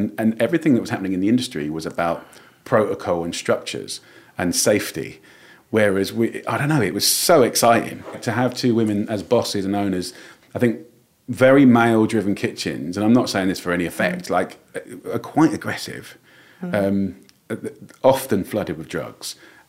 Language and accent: English; South Ockendon, East of England, United Kingdom; born there; And I was born actually in South Ockingdon. South Ockingdon in Grays, Essex. So right in the estuary of Essex and got devastated in the war.